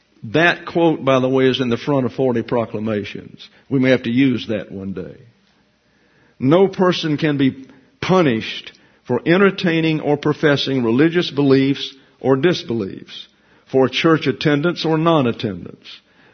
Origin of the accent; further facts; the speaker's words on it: Alabama, United States; I'm from Alabama, and there was a fellow down there who was a judge.